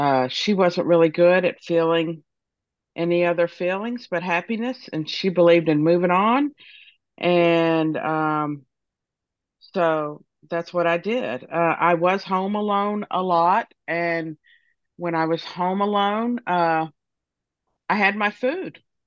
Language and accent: English; Florida, United States; from Florida.